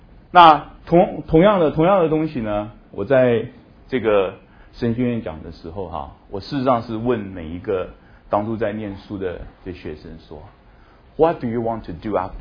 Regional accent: Hunan, China; 不过我去的省都是我会讲当地的方言啊。啊，基本上我是湖南人，所以所有跟四川、湖南、贵州、云南、湖北，大概我都没有问题哈。除了湖南，事实上我是听最不懂的，因为湖南的家乡话太多了。

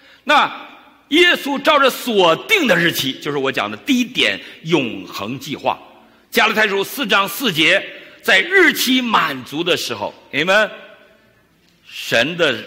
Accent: China; 我们中国人最喜欢用软弱这个词

